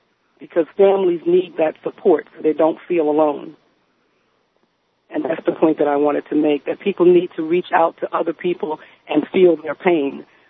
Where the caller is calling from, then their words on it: New Jersey, United States; I'm calling from New Jersey.